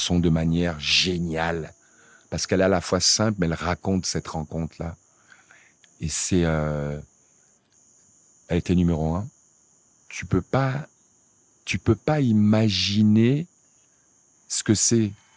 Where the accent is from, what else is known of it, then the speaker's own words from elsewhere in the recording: Senegal; je viens du Sénégal, mais c'est comme si j'étais sénégalais ou ivoirien, quoi.